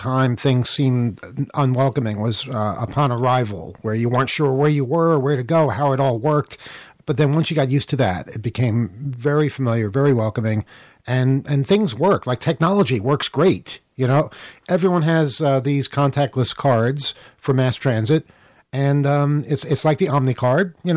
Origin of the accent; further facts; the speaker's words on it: New York, United States; if I say I'm from the United States, I'm going to get a look. I know that. But if you say you're from New York, it means something different.